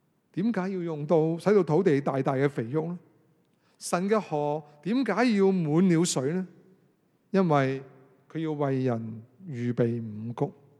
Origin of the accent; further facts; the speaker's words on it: Hong Kong; 我们香港人吃米就会很贵